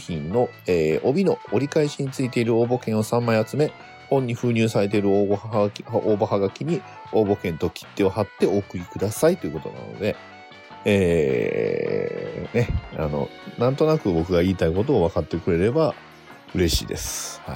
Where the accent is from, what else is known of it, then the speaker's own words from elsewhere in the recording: Hyogo, Japan; まあ私は兵庫ですけど、